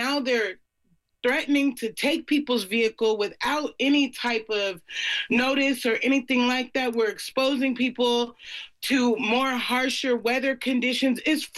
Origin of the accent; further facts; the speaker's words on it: Oakland, California, United States; A lot of my peers out there on Wood Street were born and raised in Oakland. So this is our home. This is where we're going to stay at. We're not these outside people.